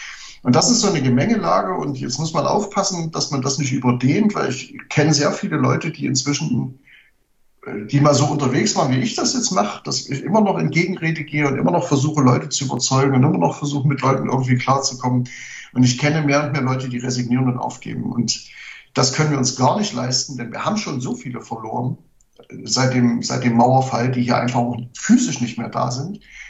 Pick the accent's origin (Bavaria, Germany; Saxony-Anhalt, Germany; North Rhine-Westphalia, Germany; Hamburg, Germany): Saxony-Anhalt, Germany; Sag mal, die Zahlen in Sachsen-Anhalt, wo ich herkomme, haben in dieser Zeit, statistisch gesehen jeder Arbeitsfähige 4,5 Mal sein Berufsfeld gewechselt.